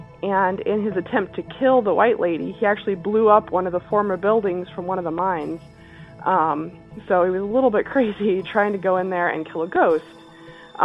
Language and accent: English; Utah, United States; I grew up in Utah, central Utah, near a town called Helper.